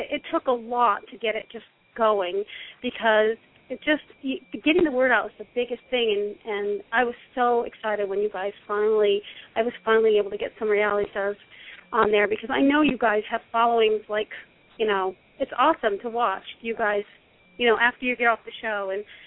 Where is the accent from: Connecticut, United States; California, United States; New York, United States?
Connecticut, United States; moved away as an adult; I live out in Utah now. I was born and raised in Connecticut, but we live out in Utah now.